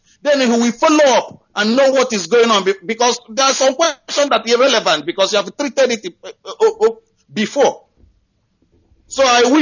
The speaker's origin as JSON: {"language": "English", "region": "Anambra", "country": "Nigeria", "lives_now": "Nottingham, United Kingdom", "said": "calling from Nottingham, England. I came from Umuchi, Naguata, local government area of Anambra State in Biafra land."}